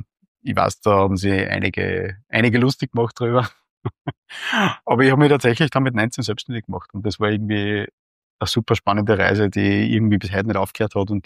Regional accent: Steyr, Upper Austria, Austria; Ich komme aus Steyr, aus einem Stadtteil, der aus Münichholz, das ist ganz stark arbeiterlastig.

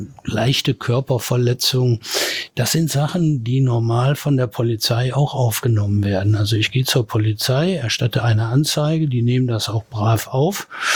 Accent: Heißen, North Rhine-Westphalia, Germany; Ich komme aus Heißen. Heißen ist schön grün, ähnlich wie Saarn.

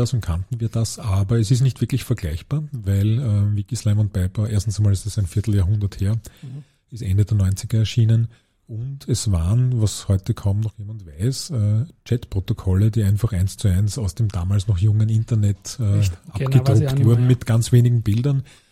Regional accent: Vienna, Austria; ich bin gebürtiger Floridsdorf, ich glaube, ich bin mit 12 Jahren zum ersten Mal aus dem Bezirk rausgekommen

